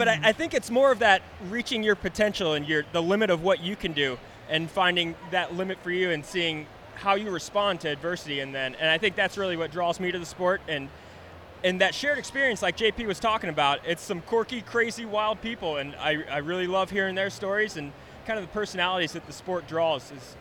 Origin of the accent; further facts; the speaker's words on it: Ohio, United States; Growing up in Ohio, I went to school in Ohio